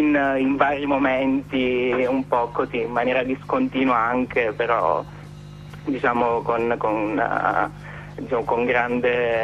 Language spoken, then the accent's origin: Italian; Abruzzo, Italy; now in Florence, Italy; sono gay, ho 27 anni, sono abruzzese di origine, vengo da un posto veramente alla fine del mondo, vivo però in questo, almeno per il momento, a Firenze, dove ho studiato filosofia